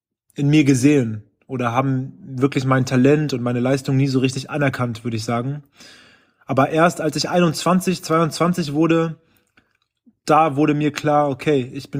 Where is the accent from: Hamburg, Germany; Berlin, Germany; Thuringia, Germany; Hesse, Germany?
Berlin, Germany; born or raised there